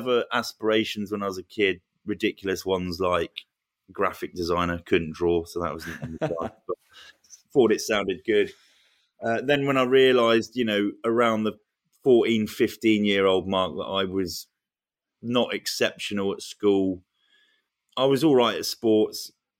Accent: Luton, East of England, United Kingdom; You know, I grew up in Luton.

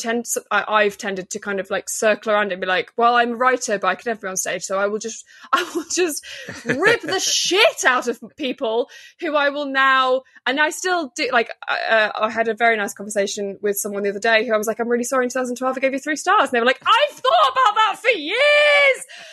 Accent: North West England, United Kingdom; also born or lived in Liverpool; grew up in northwest Cheshire. Right. So that, which is sort of like nondescript. That's like nondescript north that no one can ever place. But not in the, I'm just being very clear, not in the posh part

